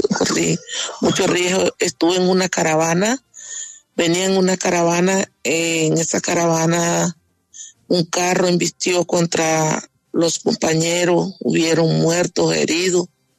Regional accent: Venezuela; now in Mexico; O sea, de que yo salí de Venezuela, yo salí de Colombia.

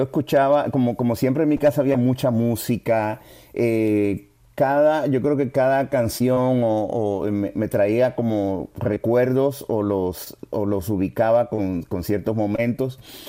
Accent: New York, United States; also born or lived in Dominican Republic; yo nací en República Dominicana, pero mi mamá me lleva a Nueva York cuando yo tenía un añito, bueno, meses.

